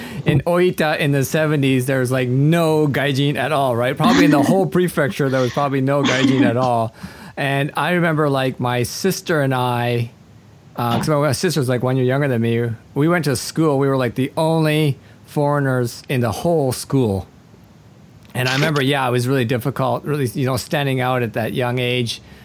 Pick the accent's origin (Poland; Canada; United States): Canada; born there; also born or lived in Japan; I was born in Canada, but I lived in Japan for a brief time when I was 6 years old to about 9 years old.